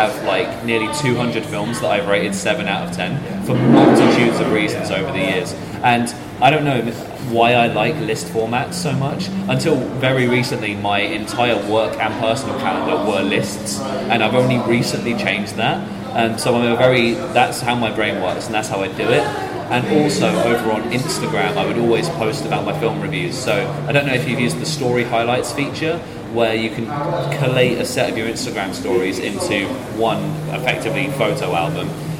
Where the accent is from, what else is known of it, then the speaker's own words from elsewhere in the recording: Lenham, South East England, United Kingdom; also born or lived in Chatham / Gillingham; So I've always lived in Kent, but I was born in Chatham. And I spent the very earliest part of my life in Gillingham, but I grew up in a little village called Lenham.